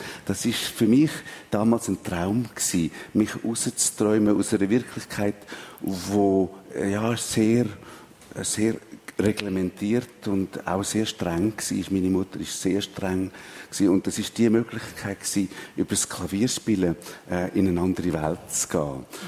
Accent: Switzerland; Und so sind wir Schweizer geworden. Und ich fühle mich heute als Schweizer, ich fühle mich heute nicht mehr als Deutsch oder Italienisch.

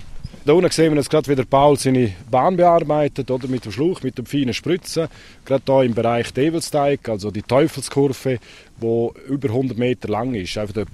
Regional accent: Celerina, Graubünden, Switzerland; ich bin hier aufgewachsen in Zellerina, praktisch neben diesen beiden Bahnen.

